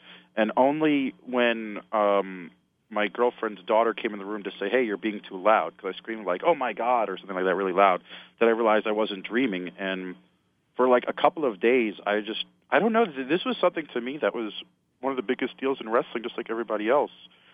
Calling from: New Jersey, United States; from New Jersey.

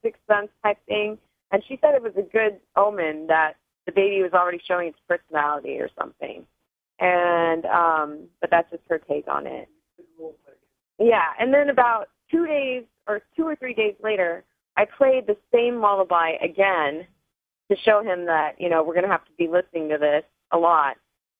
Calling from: Vancouver, Washington, United States; I'm calling from Washington.

